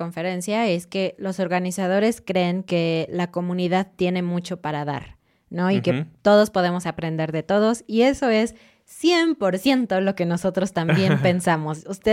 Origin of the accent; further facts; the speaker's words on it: Mexico; yo como mexicana